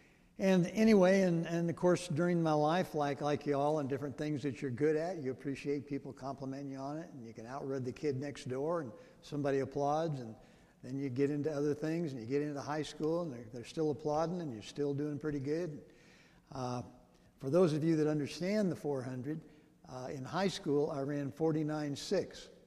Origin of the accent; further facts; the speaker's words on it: San Fernando, California, United States; born there; I was born in San Fernando, California, back in the day when it was the most gorgeous place in the world, there in the L.A. Basin.